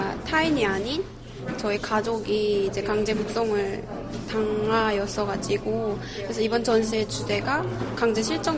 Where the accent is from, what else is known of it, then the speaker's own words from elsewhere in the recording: North Korea; 북한 사람으로서 예술인으로서